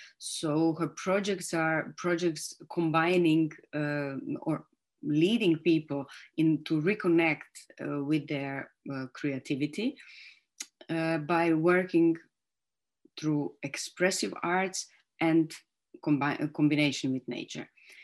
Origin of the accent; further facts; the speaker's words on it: Sydney, New South Wales, Australia; We're from Sydney